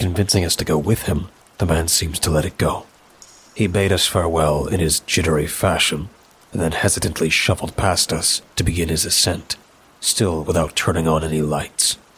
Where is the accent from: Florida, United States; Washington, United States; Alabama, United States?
Alabama, United States; My hometown in Jackson County, Alabama, is notorious for its cave systems, which attracts all manner of visitors who would otherwise never set foot in our little corner of the South.